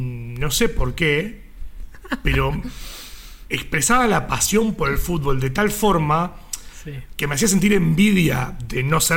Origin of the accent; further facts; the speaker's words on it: Uruguay; aparte siendo uruguayo